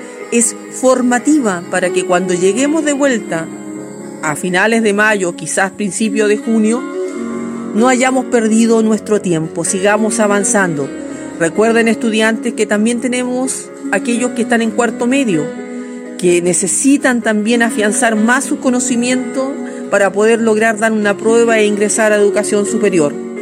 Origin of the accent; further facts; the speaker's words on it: Chile; Nosotros como chilenos también nos hemos enfrentado a esta gran, gran catástrofe que estamos viviendo.